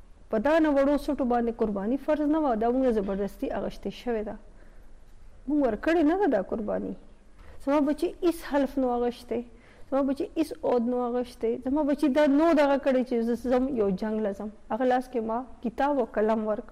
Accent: Pakistan; زما صرف دا قصور دی چې زه مسلمان یم زما صرف دا قصور دی چې زه پاکستانی زما صرف دا قصور دی چې زه پښتون یم

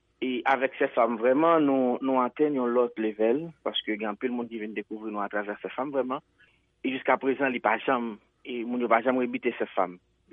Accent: Haiti; c'est réalité pas nous en tant qu'haïtien.

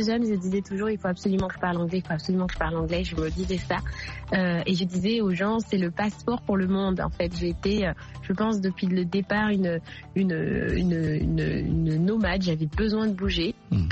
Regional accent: Draguignan, Provence-Alpes-Côte d'Azur, France; born there

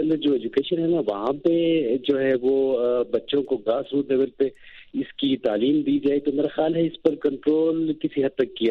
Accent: Gilgit, Gilgit-Baltistan, Pakistan; میں بھی گلگت سے ہوں،

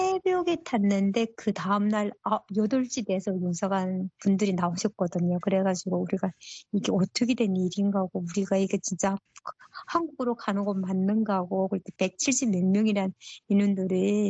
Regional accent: North Korea; accent: North Korean dialect; now in South Korea; 제가 북한 사투리가 나왔나 봐요.

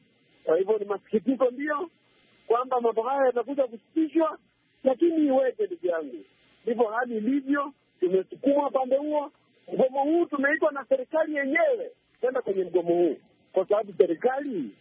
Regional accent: Kenya; Sisi ni Wakenya

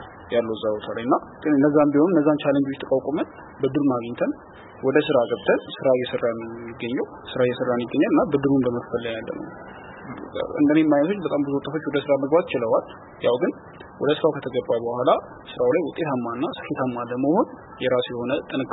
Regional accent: Dire Dawa, Ethiopia; ያው እኔ ተወልጄ ያደኩት እዚሁ በድሬዳዋ ከተማ ሲሆን ያው ትምህርቴንም ከአንደኛ ደረጃ እስከ ሁለተኛ ደረጃ ድረስ በድሬዳዋ ከተማ ተጠናቀቅኩት።

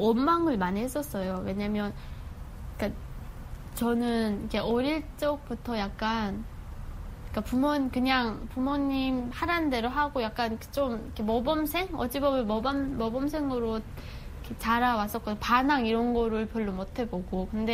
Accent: North Korea; now in South Korea; 제가 북한에서 오다 보니까

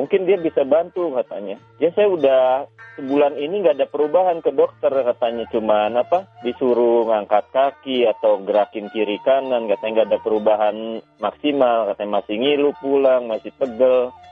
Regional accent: Bandung, West Java, Indonesia; now in United States; Asli saya betulan dari Bandung.

